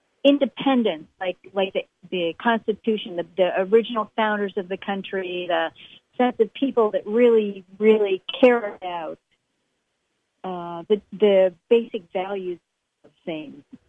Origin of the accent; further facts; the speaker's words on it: U.S. Virgin Islands; I am from the Virgin Islands